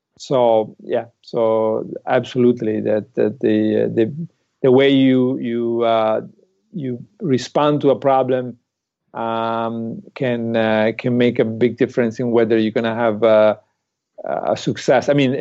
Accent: Italy; English is a second language; So, for example, I'm from Italy.

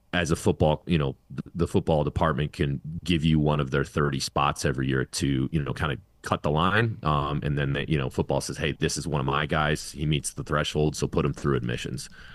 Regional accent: Valparaiso, Indiana, United States; now in Virginia Beach, United States; I grew up in Northwest Indiana, a town called Valpo.

